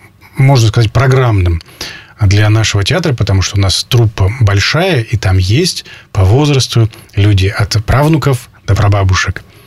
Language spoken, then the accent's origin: Russian; Arkhangelsk, Arkhangelsk Oblast, Russia; потому что я сам из Архангельска, вырос и родился в Архангельске, здесь близко.